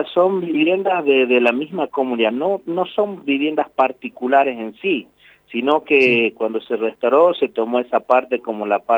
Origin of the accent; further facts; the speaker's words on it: Argentina; nosotros somos argentinos, tenemos en nuestro lugar la bandera argentina, también tenemos la bandera huipala, que es la que representa a las comunidades indígena de la parte, sobre todo el norte argentino.